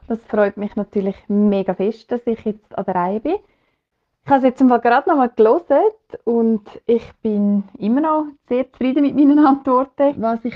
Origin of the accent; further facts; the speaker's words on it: Switzerland; now in Dobel, Germany; am Ufer vom Walensee. Das ist meine alte Heimat. Oder gerade da bei mir daheim, Dobel um die Ecke.